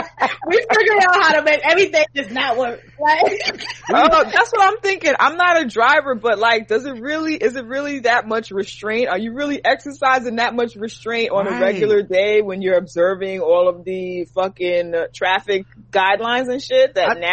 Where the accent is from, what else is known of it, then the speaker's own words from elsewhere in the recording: New York, United States; I'm a New Yorker.